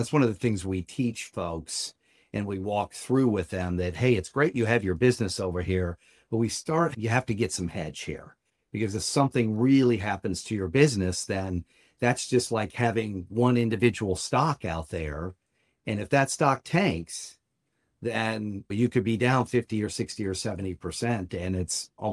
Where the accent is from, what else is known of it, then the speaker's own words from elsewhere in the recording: Atlanta, Georgia, United States; We're from the Atlanta area, and he's actually taking a class that's on personal finances.